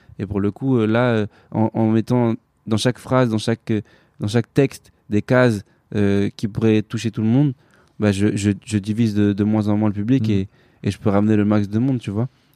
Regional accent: France; born there; parce que moi je suis né en France, je suis français avant tout.

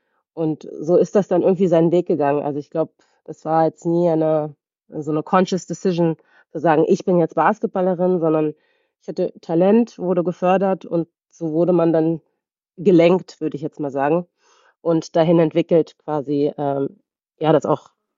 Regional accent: Berlin, Germany; born there; gebürtige Berlinerin, stolze Berlinerin, das sage ich auch mal gerne dazu.

